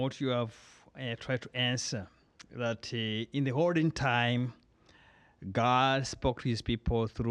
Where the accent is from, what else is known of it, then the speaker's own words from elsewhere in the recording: Kampala, Central Region, Uganda; from Uganda, Kampala Diocese.